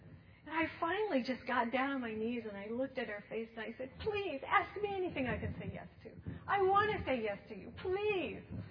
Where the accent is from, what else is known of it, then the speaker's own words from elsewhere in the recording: Texas, United States; And that's a phrase I grew up with in Texas.